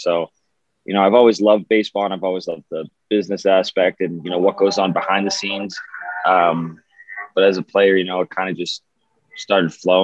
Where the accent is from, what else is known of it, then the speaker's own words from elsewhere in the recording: Boston, Massachusetts, United States; Grew up, born and raised in Boston.